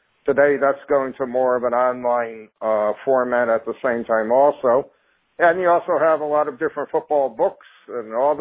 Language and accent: English; North Branford, Connecticut, United States; I grew up in North Branford, Connecticut